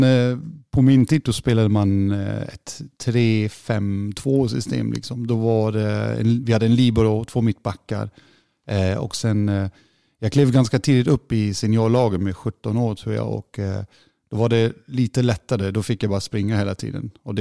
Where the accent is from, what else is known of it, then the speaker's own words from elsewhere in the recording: North Rhine-Westphalia, Germany; now in Sweden; Lite, det är väldigt söder om Düsseldorf. Men det är ju, ja, det är speciellt att komma därifrån.